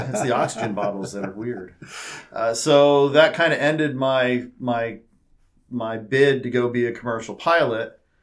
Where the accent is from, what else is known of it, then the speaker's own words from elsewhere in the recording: Harrisburg, Pennsylvania, United States; So I grew up in Pennsylvania, Harrisburg, Pennsylvania, in fact. Yes, right across the river from Three Mile Island.